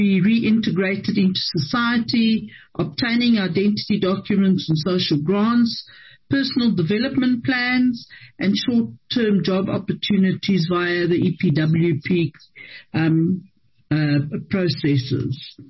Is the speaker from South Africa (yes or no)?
yes; Ekurhuleni, Gauteng, South Africa; I'm from Ekurhuleni